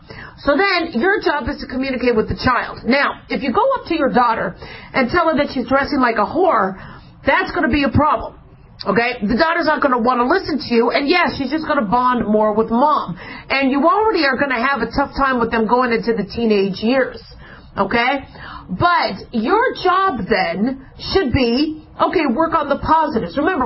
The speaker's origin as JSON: {"language": "English", "town": "Phoenix", "region": "Arizona", "country": "United States", "tie": "born or raised there", "said": "Now, mind you, I grew up in Phoenix, Arizona. We're talking 120-degree weather."}